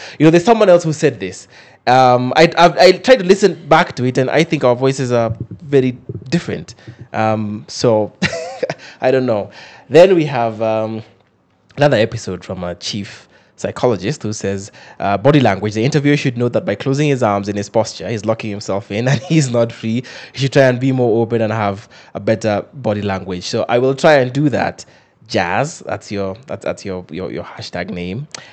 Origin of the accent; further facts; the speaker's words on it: Western, Kenya; I had an uncle who, he'd come in from the States, and every time he'd go to, we're from Western, every time we'd go